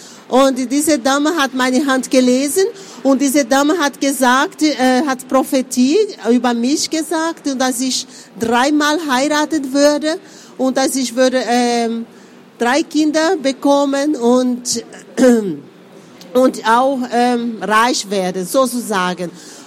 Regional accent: Recife, Pernambuco, Brazil; now in Germany; ich komme aus Recife. Also es ist ein sehr bekannter Ort und dort habe ich auch mein ganzes Leben gelebt. Und bis 1994, wo ich nach Deutschland gekommen bin.

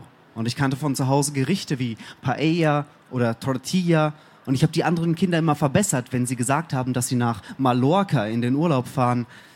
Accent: Warstein, North Rhine-Westphalia, Germany; Ich komme ursprünglich aus Warstein. Kennt das jemand?

